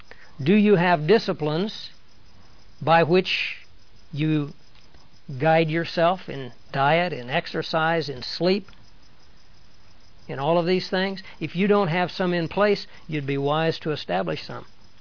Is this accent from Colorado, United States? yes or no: no; Kansas, United States; You know, I came from Kansas, which is right in the wheat belt of the United States.